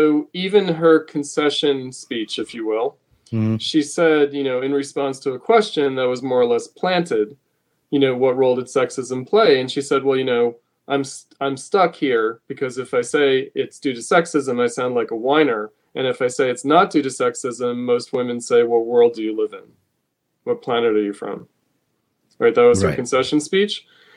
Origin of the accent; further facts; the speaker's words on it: New York, United States; I'm from New York. I don't know.